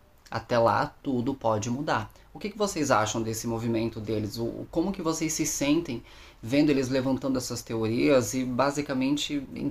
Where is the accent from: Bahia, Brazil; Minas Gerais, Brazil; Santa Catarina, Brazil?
Santa Catarina, Brazil; Blumenau; Eu sou de Blumenau, Santa Catarina.